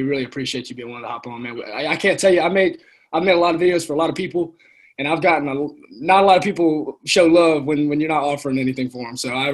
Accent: South Carolina, United States; But yeah, so we're all from South Carolina.

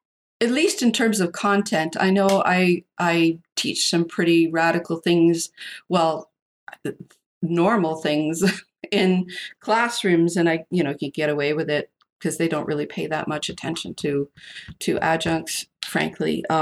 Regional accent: Canada; I remember thinking as a kid, oh, my skin is pink like hers. Does that mean I'm more Canadian than the other kids around me?

